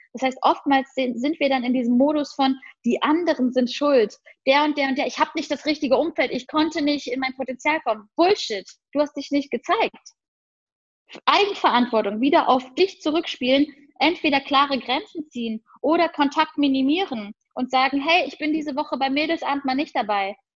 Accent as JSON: {"language": "German", "town": "Cologne", "region": "North Rhine-Westphalia", "country": "Germany", "tie": "born or raised there", "moved": "yes", "said": "alles hinter mir zu lassen in Köln, raus in die weite Welt, soweit es nur geht, weg von meiner Heimatstadt"}